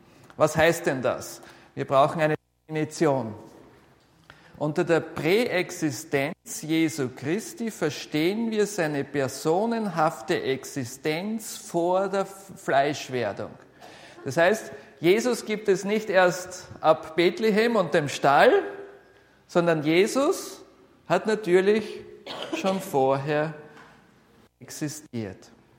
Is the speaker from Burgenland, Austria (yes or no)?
no; Vienna, Austria; born or raised there; accent: Austrian; also born or lived in Bogenhofen